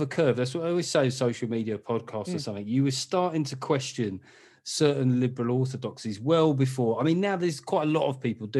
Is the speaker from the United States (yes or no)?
no; Wimbledon, London, United Kingdom; I was on the border with Wandsworth. I just don't mention that it was Wimbledon